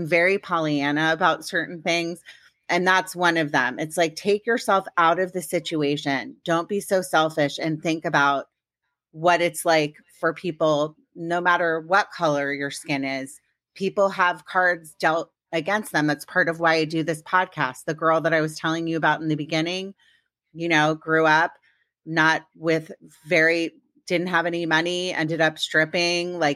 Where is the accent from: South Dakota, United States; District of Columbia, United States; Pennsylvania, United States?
District of Columbia, United States; Washington; I grew up personally in Washington, D.C., and it was the opposite.